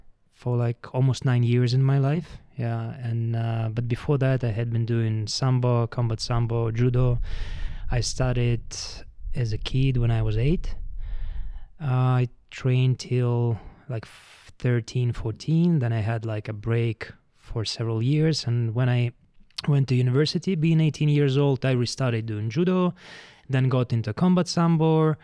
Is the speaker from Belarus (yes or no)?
yes; Belarus; English is a second language; moved away as an adult; now in Cyprus; As you said, I come from Belarus, but last almost 2 years, me and my wife, we've been living in Cyprus. We had to move after all the protests and political situation in Belarus. But before that, yeah, I spent all my life there